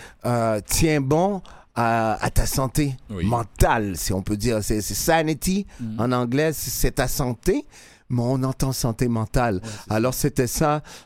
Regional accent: Canada; born there; je suis un Canadien né ici.

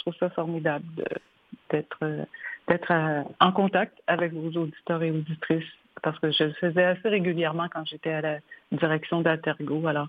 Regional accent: Montreal, Quebec, Canada; now in Magog, Canada; Ce que j'adore le plus, c'est que je vis à la campagne maintenant. Je suis Montréalaise d'origine depuis 5 ans. Je suis à Magog.

